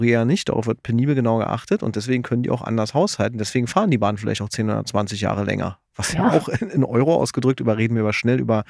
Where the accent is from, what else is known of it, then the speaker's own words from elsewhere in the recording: Berlin, Germany; Ich als Berliner, der ja auch ab und zu Bahn fährt